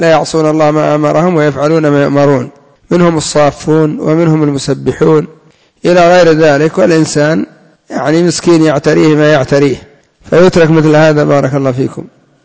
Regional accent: Yemen; إلا أن عندنا في اليمن المحرش

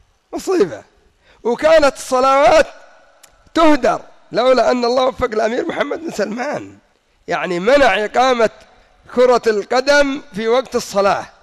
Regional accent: Yemen; رأيتم عندنا في اليمن آخر مرة فاز المنتخب

